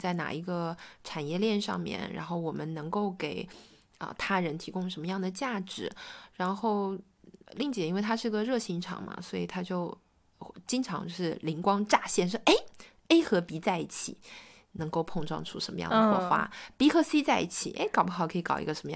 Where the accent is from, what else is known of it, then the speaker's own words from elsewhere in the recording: China; 就大家都会说我们中国人是讲缘分，对不对？